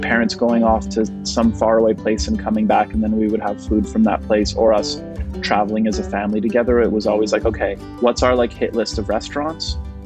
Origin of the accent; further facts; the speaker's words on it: Montreal, Quebec, Canada; Yeah, from Montreal. My parents are from Poland